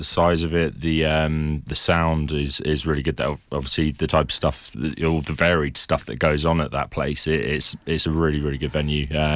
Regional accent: Cambridge, East of England, United Kingdom; coming from Cambridge, it's you know, I think, and growing up in Cambridge

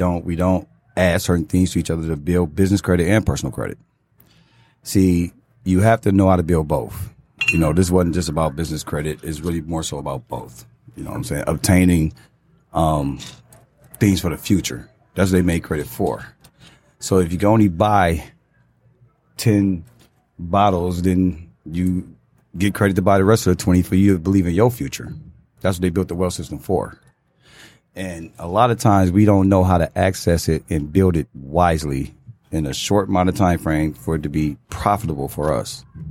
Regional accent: Detroit, Michigan, United States; First off, I'm from Detroit, so you know, I know a lot of different ways that we're not taught.

